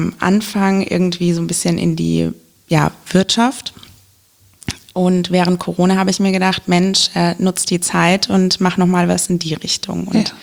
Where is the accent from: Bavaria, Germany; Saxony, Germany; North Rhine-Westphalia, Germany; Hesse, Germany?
Hesse, Germany; Wiesbaden; Ich bin nämlich in Wiesbaden geboren und habe immer in Wiesbaden gewohnt. Also obwohl ich dann auch in Frankfurt studiert habe, ich bin gependelt und bin immer in meiner Heimatstadt geblieben.